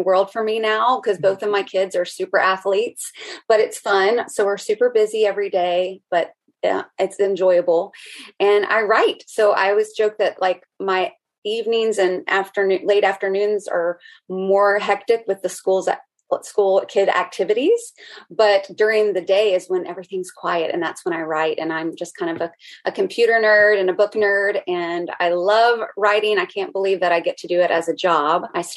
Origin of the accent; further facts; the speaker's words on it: Chattanooga, Tennessee, United States; now in Atlanta, United States; So I am born and raised in the South. I was born in Chattanooga, Tennessee, and I live now in the suburbs of Atlanta.